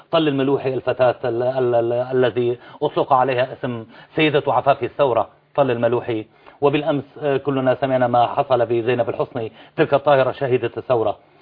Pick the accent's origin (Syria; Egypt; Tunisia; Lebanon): Syria; كسوريين في الداخل